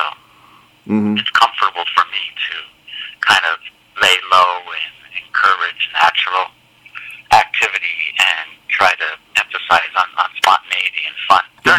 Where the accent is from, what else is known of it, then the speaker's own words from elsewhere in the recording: Canada; We have a thing like South by Southwest here in Montreal, because I'm from Canada.